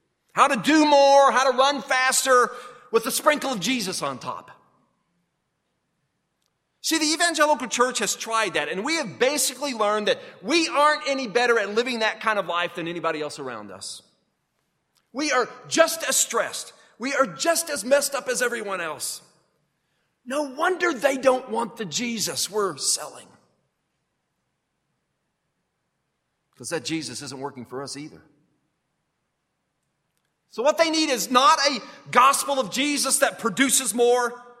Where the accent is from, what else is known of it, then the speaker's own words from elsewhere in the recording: Kentucky, United States; Now, it wasn't the jug of moonshine or the gap between my teeth that had him know that I was from Kentucky.